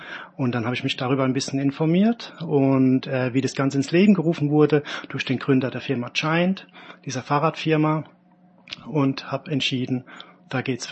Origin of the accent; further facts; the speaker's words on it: Mannheim, Baden-Württemberg, Germany; Ich bin 45 Jahre alt, komme aus Mannheim